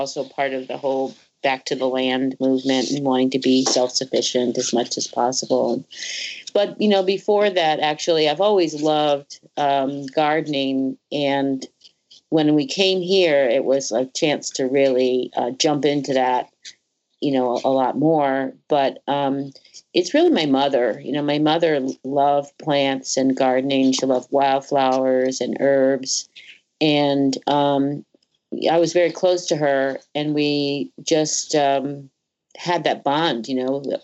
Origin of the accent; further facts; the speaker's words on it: Connecticut, United States; now in Leiden, United States; Well, I moved to Leiden in 76. I grew up in Connecticut and went to college in the Valley.